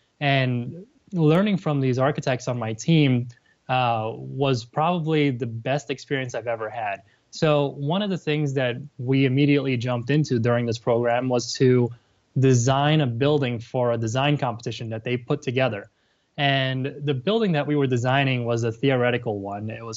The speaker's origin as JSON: {"language": "English", "town": "New York City", "region": "New York", "country": "United States", "tie": "born or raised there", "said": "I was born and raised in New York City, went to a high school that was down in Wall Street."}